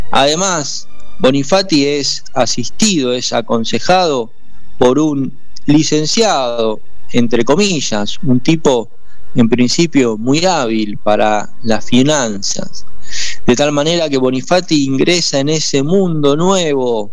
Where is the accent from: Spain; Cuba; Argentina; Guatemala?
Argentina; Lo que ponemos los dólares somos nosotros, los argentinos.